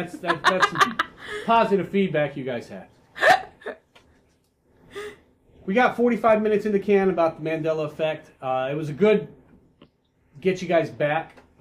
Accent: Chicago, Illinois, United States; I am from Chicago.

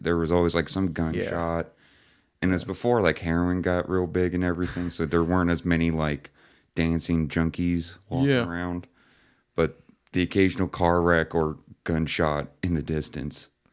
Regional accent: Price Hill, Ohio, United States; I'm from Price Hill, yeah.

